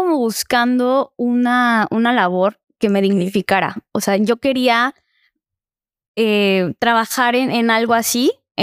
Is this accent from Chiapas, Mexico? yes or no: yes; Villaflores, Chiapas, Mexico; moved away as an adult; also born or lived in San Cristóbal / Guadalajara / Monterrey; Soy de Villaflores, originaria de ahí. Sí, adoro mucho mi pueblito, lo quiero mucho. Y pues, pues a los 18 me fui a estudiar a San Cristóbal, a la Facultad de Derecho. Entonces ahí estuve 4 años. Posterior estuve en Guadalajara haciendo los mismos estudios, posterior a Monterrey